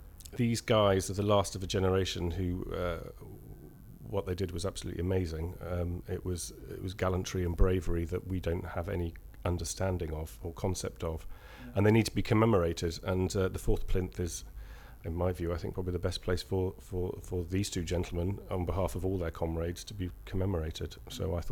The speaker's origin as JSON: {"language": "English", "town": "Norwich", "region": "East of England", "country": "United Kingdom", "tie": "born or raised there", "also_born_or_lived": "South Pacific", "lives_now": "London, United Kingdom", "said": "I was, in fact, born in the South Pacific, which is slightly in a colony in the South Pacific. And then I grew up in Norfolk, in Norwich. Went to university up in Durham and then came down to London. And I've been in London for 15 years now."}